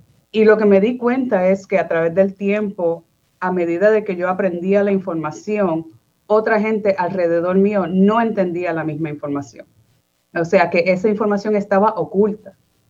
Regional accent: Mayagüez, Puerto Rico; moved away as an adult; now in United States; Pues mira, yo me crié en Puerto Rico. Yo nací en Mayagüez, Puerto Rico, y hice mi estudio hasta la universidad a nivel bachiller en Mayagüez. Estudié ingeniería química y después de ese tiempo pues vine para Estados Unidos para mis estudios doctorales.

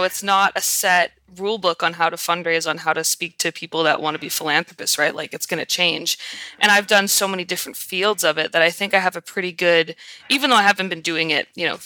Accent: Ottawa, Ontario, Canada; I'm a Canadian. I'm from Ottawa, Ontario, which is the capital.

